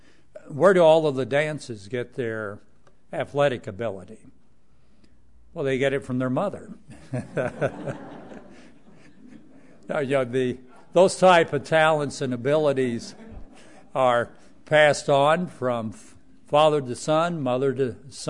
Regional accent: Tennessee, United States; I grew up in East Tennessee. She grew up in the city. I grew up on the farm.

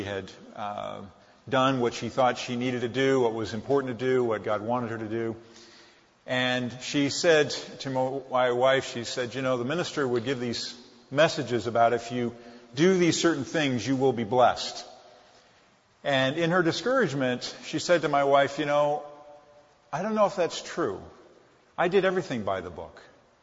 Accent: Pasadena, California, United States; born there; I was born in Pasadena, and we've been in Northern California for about 20 years

